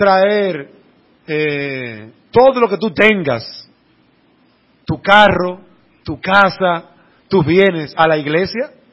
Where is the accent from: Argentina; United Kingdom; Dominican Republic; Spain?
Dominican Republic; Según la ley, yo como dominicano, yo me voy de aquí y voy a Estados Unidos y allá hay leyes.